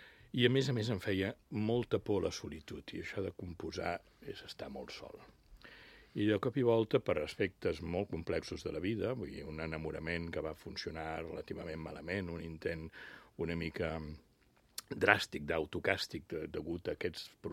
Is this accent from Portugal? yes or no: no; Lloret de Mar, Catalonia, Spain; per la festa major del meu poble, de Lloret